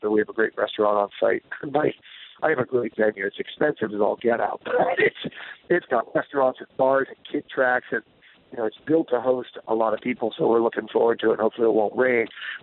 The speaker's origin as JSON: {"language": "English", "region": "Pennsylvania", "country": "United States", "said": "And Diane, I know you're from Ohio, and I'm from Pennsylvania."}